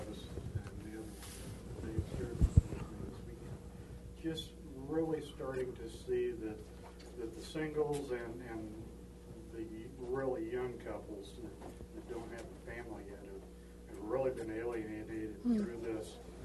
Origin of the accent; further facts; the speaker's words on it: Fort Wayne, Indiana, United States; I'm from Fort Wayne, Indiana.